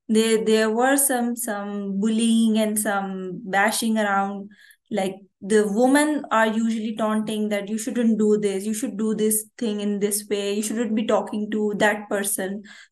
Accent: Karachi, Sindh, Pakistan; English is a second language; I'm from Pakistan. So I am from Karachi. Karachi is the hub of Pakistan.

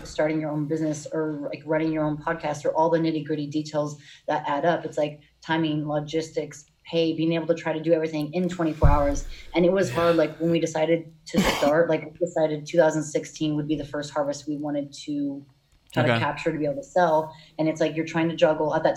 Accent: La Jolla, California, United States; born there; also born or lived in Seattle, United States; So I was born in Southern California, La Jolla. My sisters and I were all born there.

